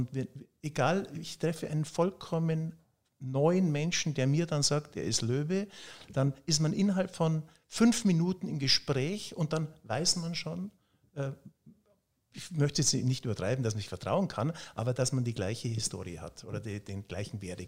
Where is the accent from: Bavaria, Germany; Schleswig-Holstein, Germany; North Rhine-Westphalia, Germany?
Bavaria, Germany; now in Munich, Germany; weil ich bin im Chiemgau aufgewachsen.